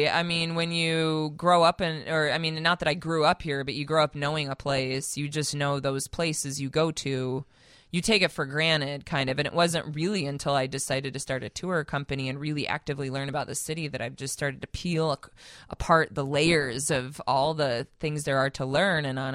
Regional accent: Michigan, United States; now in Chicago, United States; So my family's originally from Chicago, but I grew up in Southwest Michigan.

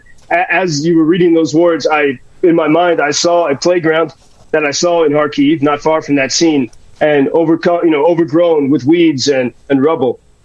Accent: Ireland; now in Ukraine; as an Irishman. My family's about Irish and from the southwest of Ireland, and I grew up learning so much of the struggle of the Irish people for freedom.

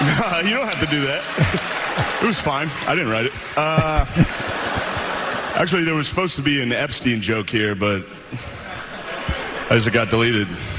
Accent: Midwest, United States; We're both whites from the Midwest who have nailed a bunch of threes.

